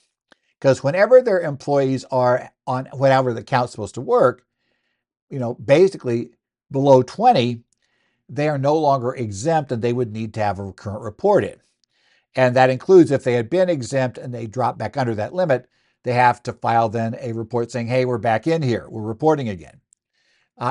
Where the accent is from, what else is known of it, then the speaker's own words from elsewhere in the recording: Arizona, United States; including my home state of Arizona, right?